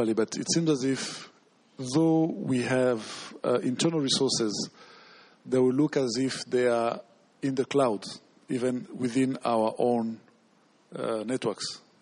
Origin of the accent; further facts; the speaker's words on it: Rwanda; English is a second language; from Rwanda.